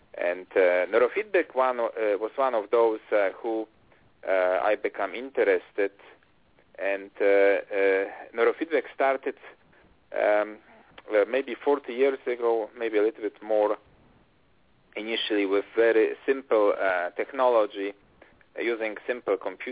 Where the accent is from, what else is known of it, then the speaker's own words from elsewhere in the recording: Poland; English is a second language; moved away as an adult; also born or lived in Germany / Italy; now in United States; I'm from Europe, specifically from Poland. And before I came to this country 25 years ago, I used to work for different universities in Germany, Italy, and Poland.